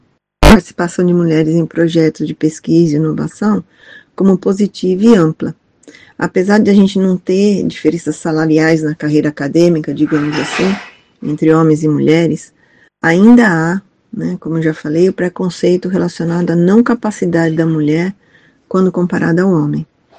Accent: São Paulo, Brazil; A minha graduação foi feita em Física e a pós-graduação em Astronomia, lá em São Paulo, que é a minha cidade natal.

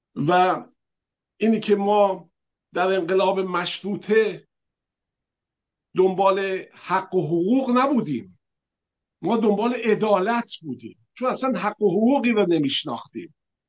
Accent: Iran; همه اینها هیچ کدوم افتخاری نبود که بشی من ایرانی هستم و اینم بکراند منه

